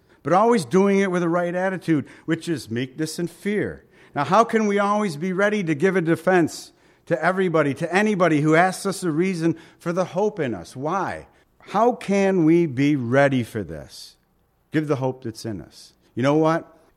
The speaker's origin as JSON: {"language": "English", "country": "United States", "lives_now": "Toronto, Canada", "said": "When we first got up to Toronto, I found it to be okay. But believe it or not, being American, I found I was in a place where it was really hard to defend myself."}